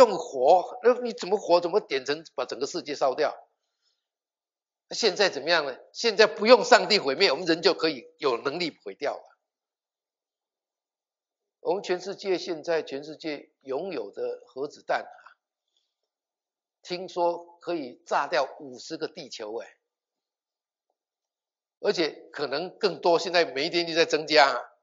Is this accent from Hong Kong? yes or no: no; Taiwan; 我从台湾来的哈，我讲的普通话你们听起来就怪怪的